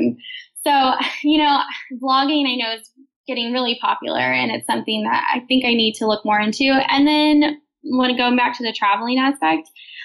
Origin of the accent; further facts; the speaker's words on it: Switzerland; now in United States; So I'm from Switzerland. I'm a citizen. I'm dual of America.